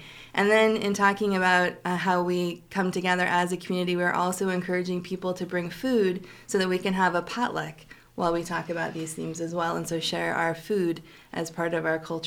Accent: Soldotna, Alaska, United States; also born or lived in Seward; I moved to Homer in November of 2016. But before that, I grew up in Soldotna and I lived in Seward.

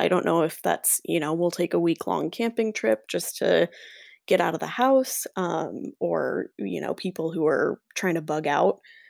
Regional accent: Idaho, United States; But I grew up in Elmore County.

